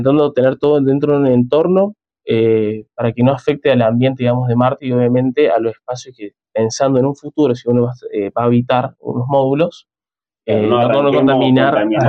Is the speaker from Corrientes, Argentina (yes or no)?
no; San Luis, Argentina; yo soy de San Luis